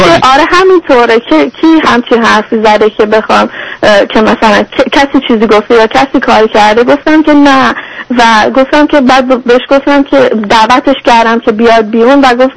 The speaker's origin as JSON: {"language": "Persian", "country": "Iran", "moved": "yes", "lives_now": "United States", "said": "حالا چون من از ایران اومدم حالا من مثلا میخوام با اون ازدواج کنم، یعنی اصلا من گفتم با من فکر کردم من اومدم آمریکا"}